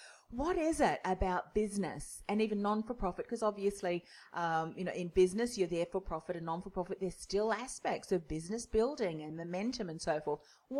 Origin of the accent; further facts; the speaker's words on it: New Zealand; I remember at school, I grew up in New Zealand